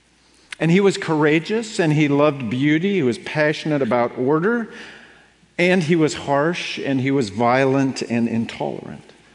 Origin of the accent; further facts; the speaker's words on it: Seattle, Washington, United States; So in my hometown of Seattle, there is a neighborhood and a business district that is called Fremont.